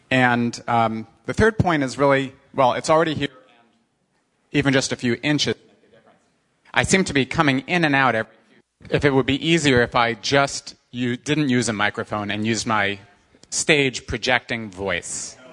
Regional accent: New York, United States; Since I'm from New York, I'll start with Sandy.

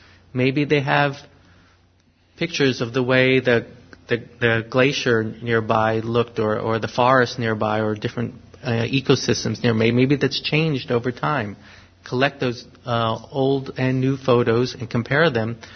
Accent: New York, United States; in my hometown, just a small example, I grew up in New York.

